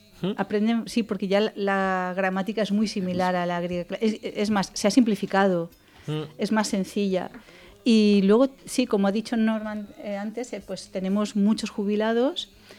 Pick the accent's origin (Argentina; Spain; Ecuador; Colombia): Spain; also born or lived in Athens / Santorini; Soy la única española de la comunidad helénica, pero estoy muy involucrada, puesto que estuve viviendo en Atenas y en Santorini.